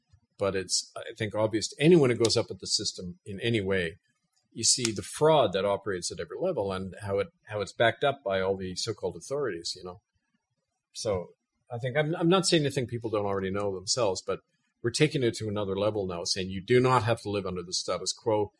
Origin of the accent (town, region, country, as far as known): Winnipeg, Manitoba, Canada; born or raised there